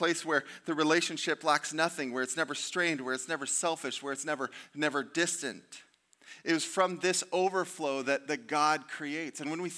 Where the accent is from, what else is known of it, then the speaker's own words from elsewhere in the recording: Las Vegas, Nevada, United States; I'm not Greek. I was raised in Vegas and did a lot of ministry in the west side of Chicago